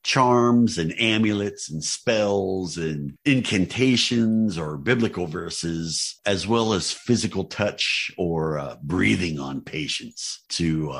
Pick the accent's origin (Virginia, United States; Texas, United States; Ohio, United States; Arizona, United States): Ohio, United States; a woman in the church that I grew up in back in Tuscarawas County